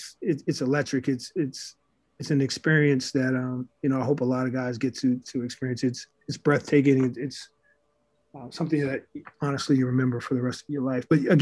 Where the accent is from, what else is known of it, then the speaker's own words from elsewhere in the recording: United States; also born or lived in Belarus; it also made me appreciate being an American.